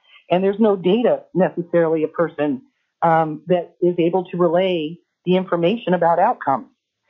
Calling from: Sitka, Alaska, United States; I'm calling from Sitka, Alaska.

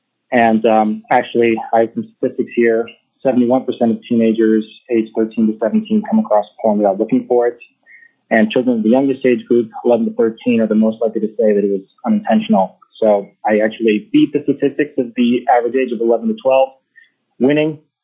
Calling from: Cleveland, Ohio, United States; I am calling from Cleveland, Ohio.

